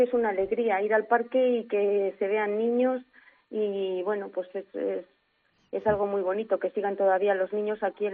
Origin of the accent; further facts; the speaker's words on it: Lantadilla, Castile and León, Spain; Sí, sí, sí, soy de Lantadilla.